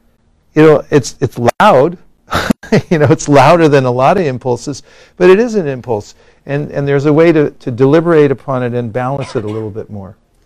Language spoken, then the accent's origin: English; Burlingame, California, United States; Well, I come from Burlingame, so they taught us.